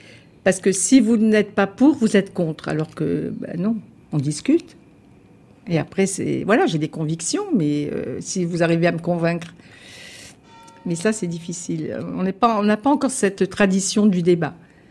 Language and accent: French; Corsica, France; Je n'ai pas besoin de signes ostentatoires pour prouver que je suis corse.